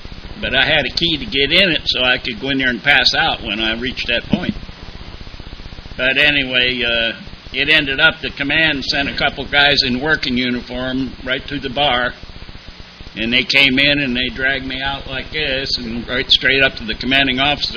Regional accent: West Virginia, United States; I grew up in a steel mill town, and I didn't like it growing up in West Virginia in that steel mill town, and I knew as soon as I could possibly do it, I was getting the hell out of there.

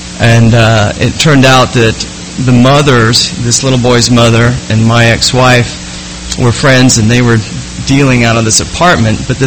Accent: Idaho, United States; I grew up in Idaho

